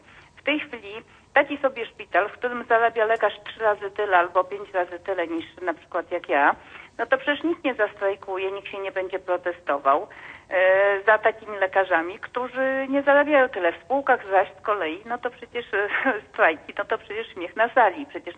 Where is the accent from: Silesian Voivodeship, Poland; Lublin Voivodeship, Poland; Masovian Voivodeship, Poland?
Lublin Voivodeship, Poland; Lublin; z Lublina. Akurat ja jestem lekarzem specjalistą, akurat pochodzę z Lublina i z rodziny lekarskiej